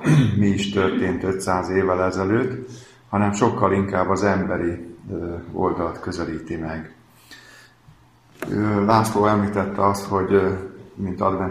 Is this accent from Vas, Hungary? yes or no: no; Békéscsaba, Békés, Hungary; born there; Hát én itt születtem, Békés Csabán